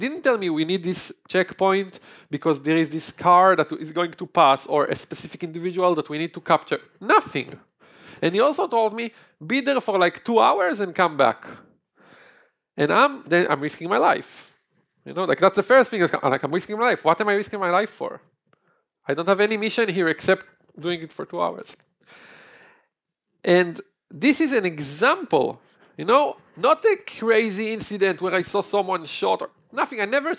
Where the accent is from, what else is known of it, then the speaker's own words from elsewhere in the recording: Israel; English is a second language; that's how we grew up in Israel.